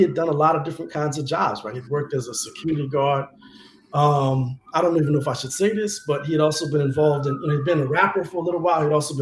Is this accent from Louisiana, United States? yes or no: yes; Louisiana, United States; but people in my home state of Louisiana are still being arrested for cannabis possession and distribution.